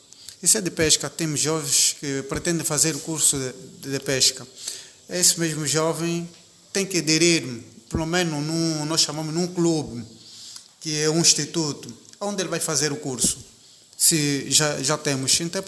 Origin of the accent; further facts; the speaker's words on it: Angola; eu sou angolano